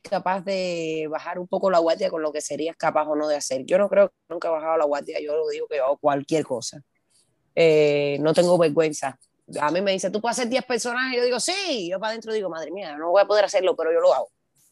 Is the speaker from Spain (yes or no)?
no; Cuba; moved away; yo me fui de Cuba y que todos los cubanos nos vamos de Cuba buscando libertad